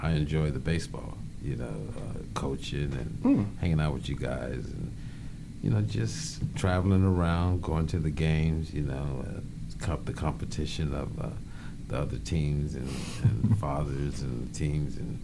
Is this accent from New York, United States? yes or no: no; Gary, Indiana, United States; I'm from Gary.